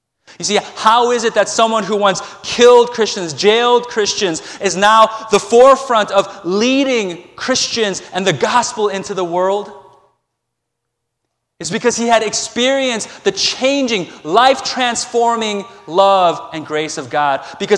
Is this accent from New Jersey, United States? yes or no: no; Chicago, Illinois, United States; You know, as most of you know, I'm originally from Chicago. So I follow Chicago sports.